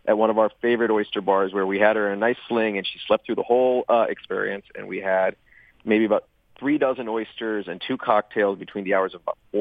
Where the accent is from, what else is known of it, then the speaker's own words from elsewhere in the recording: Chicago, Illinois, United States; now in New York, United States; I grew up in Chicago.